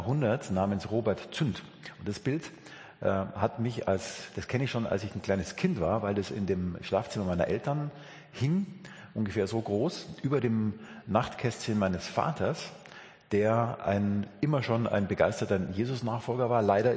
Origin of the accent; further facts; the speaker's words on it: Munich, Bavaria, Germany; bin gebürtig aus München, wohne im Münchner Westen, Richtung Würmtal und bin mit ungefähr 37 Jahren zum Glauben gekommen